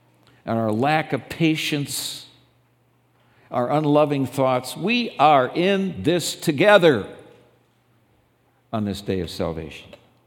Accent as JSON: {"language": "English", "region": "Minnesota", "country": "United States", "tie": "born or raised there", "also_born_or_lived": "Michigan", "said": "I lived for 15 long years in Michigan. And I grew up in Minnesota."}